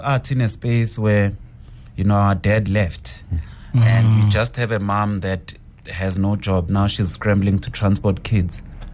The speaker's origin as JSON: {"language": "English", "town": "Soweto", "region": "Gauteng", "country": "South Africa", "tie": "born or raised there", "said": "Growing up in Pimville, Esoweto, my upbringing was both beautiful and also had survival."}